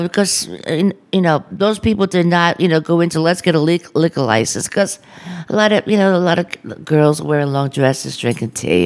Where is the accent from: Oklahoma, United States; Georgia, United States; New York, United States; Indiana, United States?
New York, United States; Manhattan; I didn't go to school. I grew up in Manhattan.